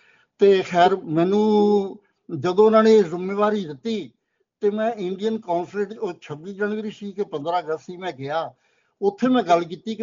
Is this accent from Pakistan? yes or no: no; Bharowal, Punjab, India; born there; ਮੈਂ ਪਿੰਡ ਭਰੋਵਾਲ ਸੈਲਾ ਖੁਰਦ ਗੜਸ਼ੰਕਰ ਦੇ ਕੋਲ ਹੈਗਾ, ਤੇ ਮੇਰਾ ਜਨਮ ਉੱਥੋਂ ਦਾ ਹੈਗਾ